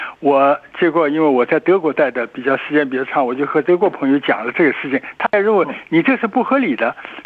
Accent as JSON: {"language": "Chinese", "country": "China", "said": "我们中国人都是喜欢花了钱就息事宁人就完了"}